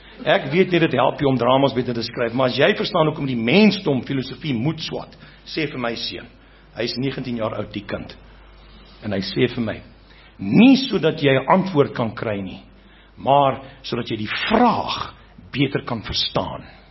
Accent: Eastern Cape, South Africa; ek kom van die Ooskaap, waar ek groot geword het, en helfte van die boere daar het ook hulle bediendes gebepaard.

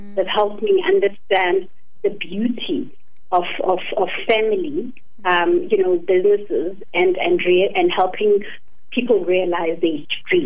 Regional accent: Khayelitsha, Western Cape, South Africa; this is now when we were growing up in Khayelitsha

